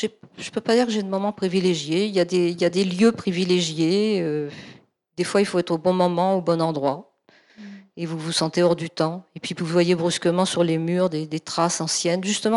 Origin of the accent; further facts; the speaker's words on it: Paris, Île-de-France, France; Moi, c'est vrai que je suis parisienne dans l'âme.